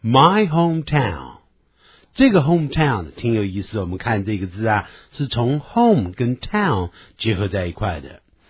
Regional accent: China; 咱们中国人呢最喜欢说虽然怎么样但是怎么样

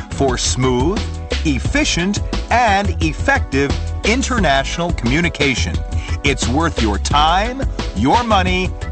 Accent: New York, United States; accent: New York; now in China; just spent a month in my hometown of New York, and I came back here to China just to help you all with your American pronunciation.

